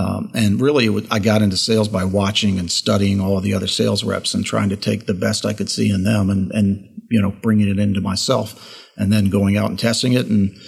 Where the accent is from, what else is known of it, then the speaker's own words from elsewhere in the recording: Alexandria, Virginia, United States; born there; I am local. I was born in Alexandria, and I live in Reston, Virginia